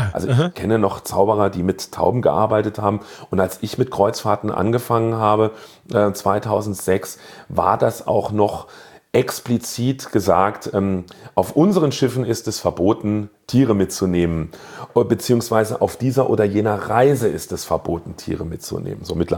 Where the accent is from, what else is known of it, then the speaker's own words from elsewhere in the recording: Saarland, Germany; bei uns im Saarland